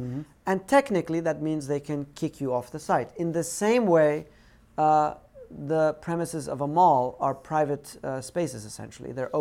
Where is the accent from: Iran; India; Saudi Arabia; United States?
Iran; also born or lived in England / Switzerland / Pakistan / South Africa; First of all, I'm Iranian. But I was born in England with a splattering of places I grew up between Switzerland, Pakistan, South Africa, and Iran. And eventually I came to high school here right before the revolution, and that's in 1978